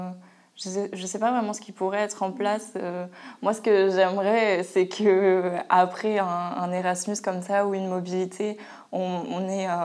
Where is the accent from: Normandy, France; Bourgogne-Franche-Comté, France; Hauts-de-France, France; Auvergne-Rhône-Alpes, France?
Normandy, France; Moi, je viens de Normandie, je ne suis pas du tout de Grenoble.